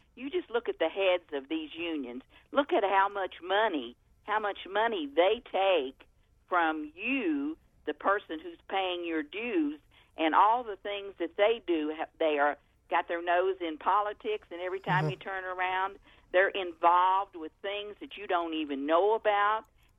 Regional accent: Kentucky, United States; Yes, I'm from Kentucky, but my husband worked in Ohio.

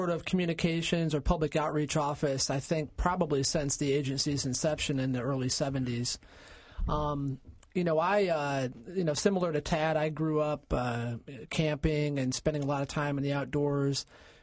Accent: Ohio, United States; I'm from Northwest Ohio, grew up close to Lake Erie

